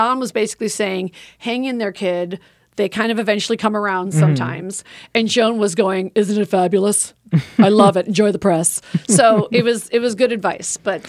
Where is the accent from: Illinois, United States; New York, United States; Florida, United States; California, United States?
Illinois, United States; Oak Park; and I'm from Oak Park, Illinois, so this was an out-of-body moment.